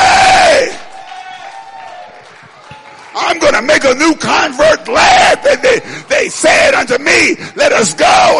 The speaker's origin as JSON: {"language": "English", "town": "Chicago", "region": "Illinois", "country": "United States", "said": "I'm from Chicago. I'm going to start making my own rules."}